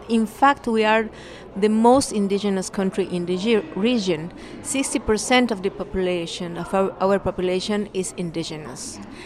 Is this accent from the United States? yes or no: no; Bolivia; I come from Bolivia, and I work in the Solon Foundation.